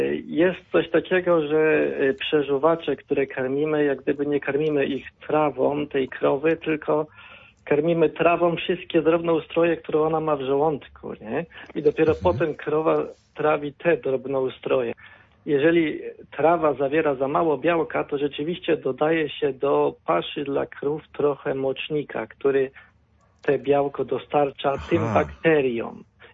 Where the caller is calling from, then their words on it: Żnin, Kuyavian-Pomeranian Voivodeship, Poland; ze Żnina.